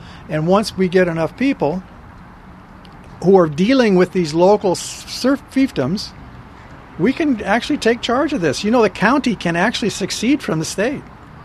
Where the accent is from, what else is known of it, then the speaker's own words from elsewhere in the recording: Ohio, United States; born there; because I was born in Ohio, so I'm an Ohioan, right?